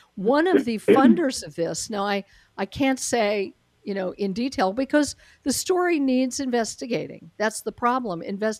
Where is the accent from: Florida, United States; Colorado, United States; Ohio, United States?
Colorado, United States; but I'm formerly from Colorado. It's my home state.